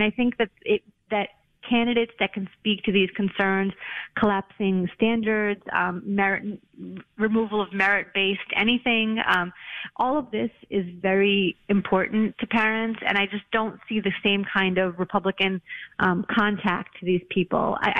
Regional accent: New York City, New York, United States; And growing up in New York City, Park Slope was the dream, especially for somebody growing up in Brooklyn.

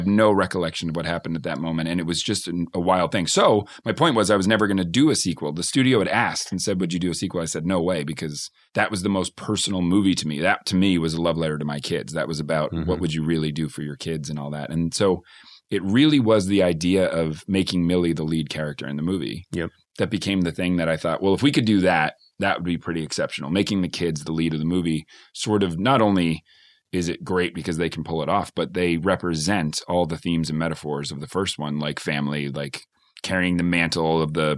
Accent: Newton, Massachusetts, United States; And he goes, you're from Newton, right? And I go, yeah. And he goes, North or South? And I'm like, I'm from the South.

